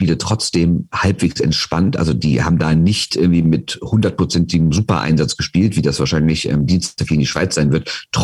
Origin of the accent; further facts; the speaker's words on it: Rhineland, Germany; es ist bei uns im Rheinland ein völlig gängiger Spruch